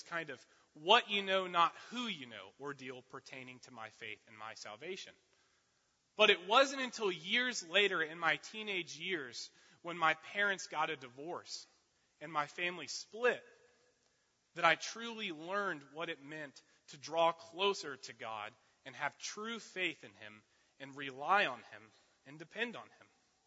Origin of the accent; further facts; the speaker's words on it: Lake Wales, Florida, United States; I was raised in Lake Wales, Florida, which is in Polk County, about 2 hours east of here, maybe a little south, but east of here.